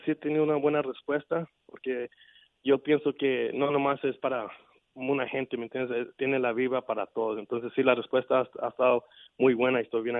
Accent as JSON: {"language": "Spanish", "town": "Houston", "region": "Texas", "country": "United States", "said": "de donde estoy, yo soy de Houston, Texas, ¿verdad?"}